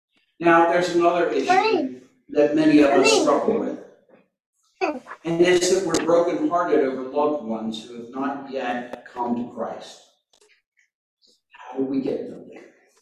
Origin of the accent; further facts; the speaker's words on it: United States; born there; I am so glad I was born in America.